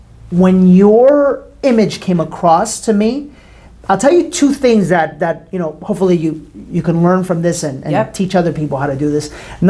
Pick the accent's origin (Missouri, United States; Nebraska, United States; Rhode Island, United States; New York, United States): New York, United States; By the way, no. I'm a New Yorker.